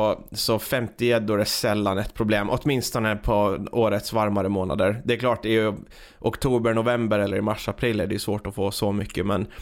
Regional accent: Åland, Finland; eftersom att jag är ju ålänning

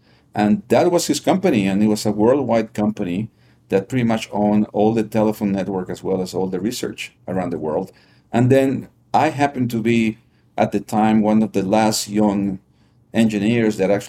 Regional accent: Lima, Peru; moved away as an adult; now in United States; Just I grew up in Lima, Peru.

